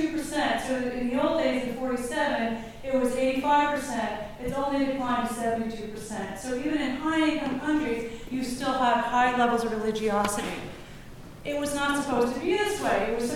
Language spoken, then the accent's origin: English; United States; I'm from the United States, one of the most industrialized countries, the wealthiest countries in the world, high levels of religiosity.